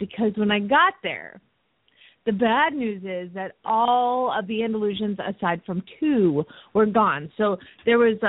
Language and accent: English; Phoenix, Arizona, United States; from Phoenix, Arizona